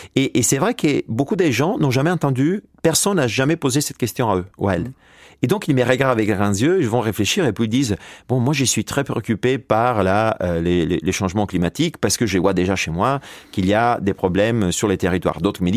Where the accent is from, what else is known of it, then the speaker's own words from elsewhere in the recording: Italy; French is a second language; excusez-moi mon accent, je suis italien à la base, donc mon français a été appris lorsque j'étais un peu plus âgé.